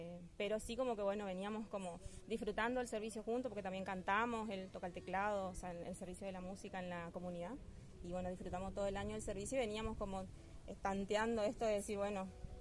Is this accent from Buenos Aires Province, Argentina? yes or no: no; Posadas, Misiones, Argentina; Somos de Posadas, de la comunidad de Santa Lucía, de los Miguelitas.